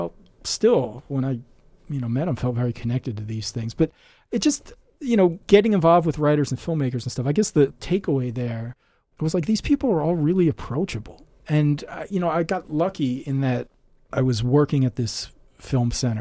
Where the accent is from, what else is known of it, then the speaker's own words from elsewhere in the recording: Philadelphia, Pennsylvania, United States; So I grew up in Philadelphia, and Philadelphia Museum of Art is just mind-bending.